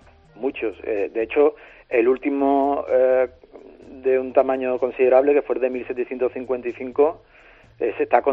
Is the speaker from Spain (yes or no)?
yes; Huelva, Andalusia, Spain; yo soy onubense